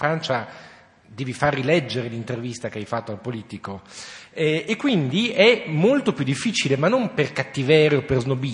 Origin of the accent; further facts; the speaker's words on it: Modena, Emilia-Romagna, Italy; born there; sono nato a Modena